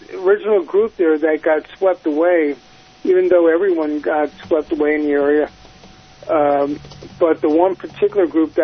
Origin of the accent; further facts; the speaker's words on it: Pennsylvania, United States; now in Salinas, United States; I'm not even from Salinas. I'm from Pennsylvania.